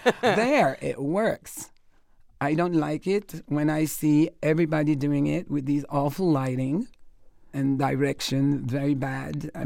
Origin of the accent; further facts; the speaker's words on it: Jamaica; growing up in Jamaica, where the majority are all black.